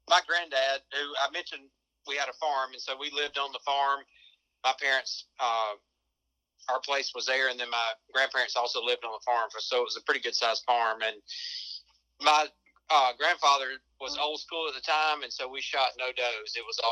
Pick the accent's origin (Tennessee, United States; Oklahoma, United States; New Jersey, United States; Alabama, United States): Alabama, United States; I'm from Alabama. I still live in Alabama today. I've moved around a little bit, but I'm back home in my home state.